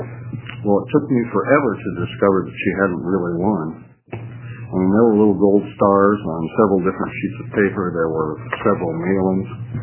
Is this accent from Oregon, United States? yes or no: yes; Portland, Oregon, United States; from Portland, Oregon.